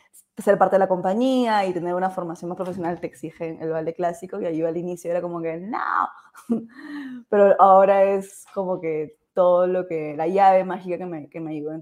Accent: Lima, Peru; now in Cusco, Peru; Ya vivo acá hace 8 años, puedes creerlo, hace 8 años. Soy original de Lima, pero bueno, me vine a Cusco como por 3 meses y ya acabo de cumplir 8 años por acá.

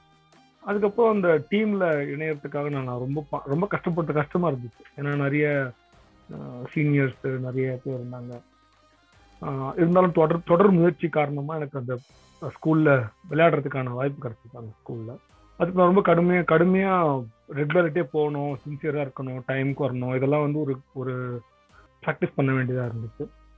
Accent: Chennai, Tamil Nadu, India; நான் பிறந்து வளர்ந்தது எல்லாமே வந்து திருவல்லிக்கேணி பகுதி. எங்களோட பகுதியில் பார்த்தீங்கன்னா ஒரு ஆச்சரியமான விஷயம் வந்து எங்களுக்கு வந்து ஓல்டஸ்ட் டவுன் சென்னையில் அதுவும் ஒன்று, கடற்கரை ஒட்டியிருக்கிற

